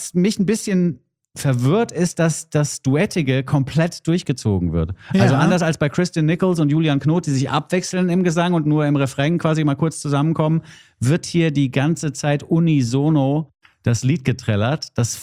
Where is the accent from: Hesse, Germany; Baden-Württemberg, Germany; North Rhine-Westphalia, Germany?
Hesse, Germany; Also es macht mich auch fertig als Hesse